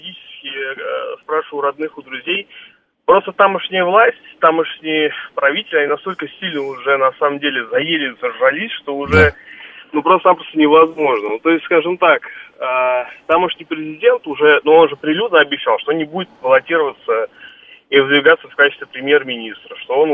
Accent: Armenia; Я сам армянин.

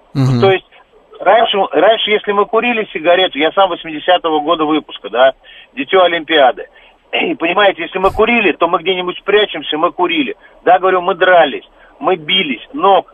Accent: Podolsk, Moscow Oblast, Russia; я сам из Подольска.

